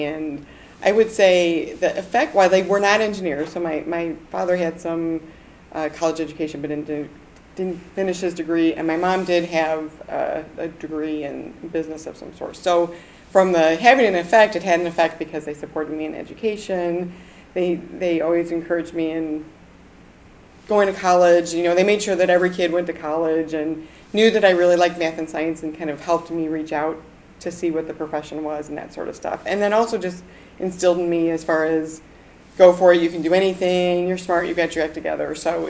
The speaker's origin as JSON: {"language": "English", "town": "Middleburg Heights", "region": "Ohio", "country": "United States", "tie": "born or raised there", "said": "So I was born in Middlebrook Heights, Ohio, which is a suburb of Cleveland, Ohio, and born and raised there in the same area. My family's still all back there."}